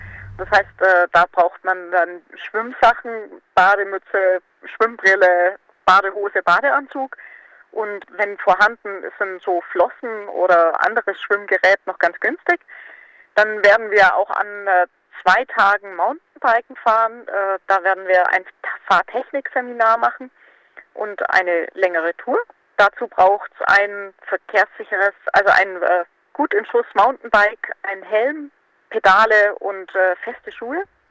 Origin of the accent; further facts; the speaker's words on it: Roth, Bavaria, Germany; Ich komme aus Roth